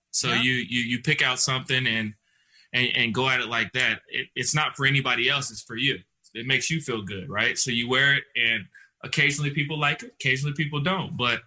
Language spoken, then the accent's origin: English; Atlanta, Georgia, United States; I grew up in Atlanta, so it was all the actors and actresses that were there.